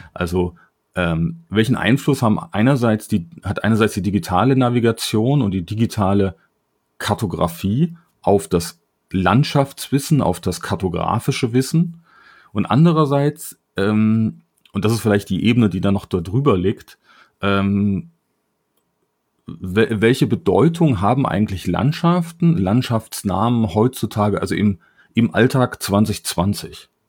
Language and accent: German; Germany; born there; now in Frankfurt, Germany; Ich bin ja bekanntermaßen kein gebürtiger Frankfurter. Dann sage ich eigentlich immer, ich bin im Harz geboren.